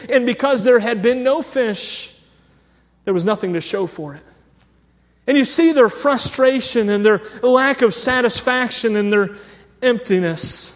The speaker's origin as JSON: {"language": "English", "town": "Cleveland", "region": "Ohio", "country": "United States", "tie": "born or raised there", "said": "I'm not much of a fisherman. I grew up in Cleveland, Ohio, and I realize we have a big lake off the shores of Cleveland."}